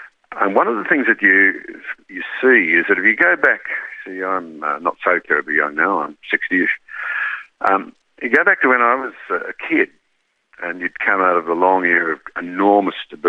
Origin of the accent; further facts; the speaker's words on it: Australia; As an Australian, I can't believe it.